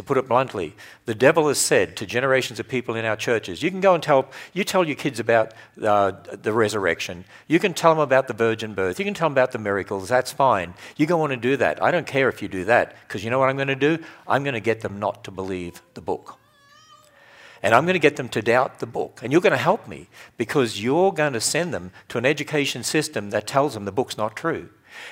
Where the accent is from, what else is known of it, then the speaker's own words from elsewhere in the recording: Australia; my home country of Australia, which was never very Christianized in any way, very pagan country